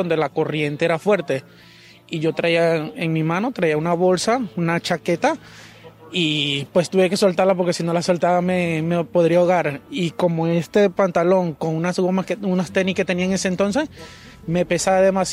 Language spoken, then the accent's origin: Spanish; Venezuela; moved away; Pues salí de Venezuela y de ahí llego a Colombia, en Necoclí, y de ahí pues cogimos lancha y esas cosas y entramos a la selva, lo que le dicen Darién.